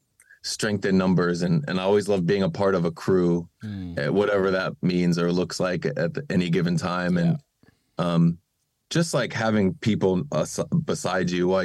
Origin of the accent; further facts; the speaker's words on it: United States; Because I'm American, but like